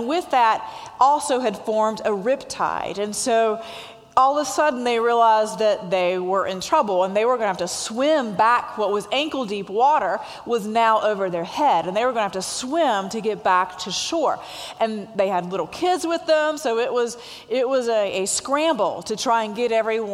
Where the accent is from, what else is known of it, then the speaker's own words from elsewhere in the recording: Asheboro, North Carolina, United States; I am originally from Asheboro, North Carolina, and I am the youngest of four children. I have three older brothers.